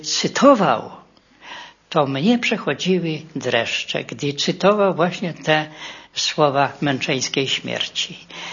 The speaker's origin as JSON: {"language": "Polish", "region": "Masovian Voivodeship", "country": "Poland", "said": "urodziłem się bardzo blisko jego miejsca urodzenia i też jestem mazowszaninem właśnie spod Rostkowa."}